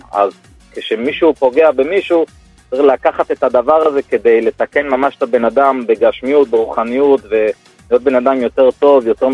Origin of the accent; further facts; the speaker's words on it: Bnei Brak, Tel Aviv District, Israel; אני מבני ברק.